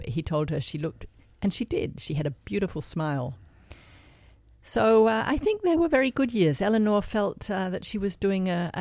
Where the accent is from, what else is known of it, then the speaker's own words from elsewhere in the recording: Australia; I can tell you, as an Australian, they just loved her.